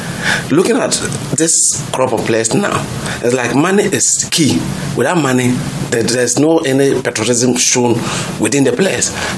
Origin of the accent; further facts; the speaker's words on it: Ghana; I think me as a citizen, as a Ghanaian, I would prefer them winning